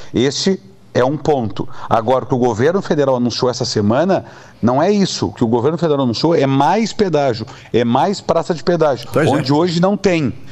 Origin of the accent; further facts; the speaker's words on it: Brazil; porque quem paga a conta somos nós, brasileiros, e estamos pagando a conta muito alta há muito tempo já